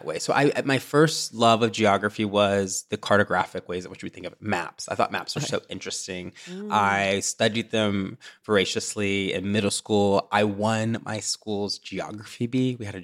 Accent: the South, United States; growing up in the South, I was a book worm because I was the only Black kid in my class.

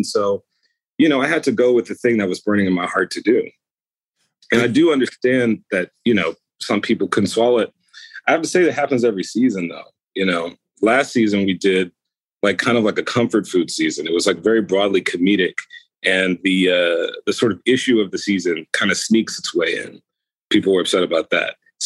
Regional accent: United States; Well, because I'm Black and queer. Hello. And I grew up in America. That's why I'm depressed.

